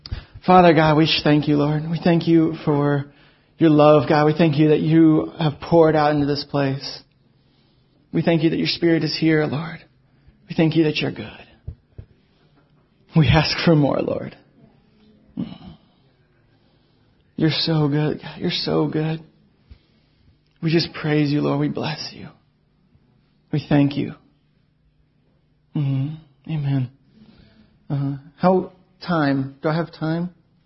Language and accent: English; Texas, United States; I'm from Texas originally, but I just started going to Bethel, and they sent me out here.